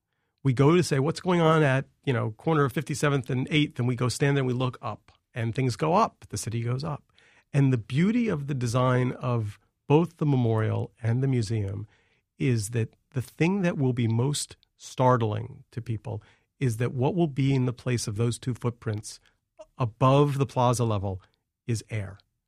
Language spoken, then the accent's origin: English; New York City, New York, United States; The city really was, as a New Yorker, I was just incredibly proud of us.